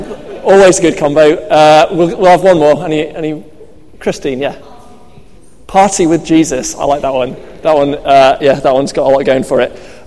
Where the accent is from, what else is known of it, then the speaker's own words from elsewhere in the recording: Manchester, North West England, United Kingdom; I can only assume that she must have paid a visit to my hometown of Manchester shortly before writing that song to get some inspiration.